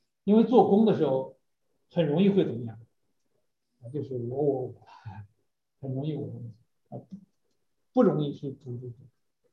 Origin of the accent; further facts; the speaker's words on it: China; 我们中国人比较喜欢玄学